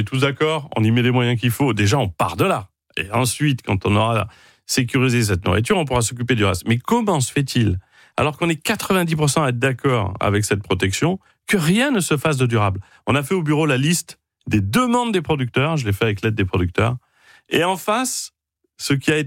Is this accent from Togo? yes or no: no; south of France, France; moi je suis du Sud